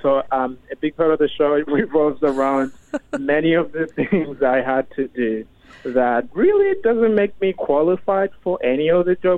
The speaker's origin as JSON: {"language": "English", "country": "Australia", "said": "I am African Australian"}